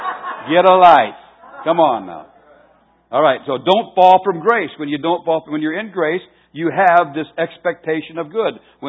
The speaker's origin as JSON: {"language": "English", "region": "Wisconsin", "country": "United States", "said": "Now, I come from Wisconsin in the wintertime when everything is frozen, the frozen tundra, when there is nothing alive."}